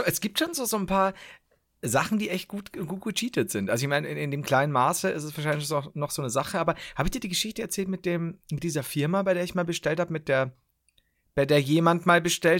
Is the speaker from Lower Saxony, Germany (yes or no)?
no; Bavaria, Germany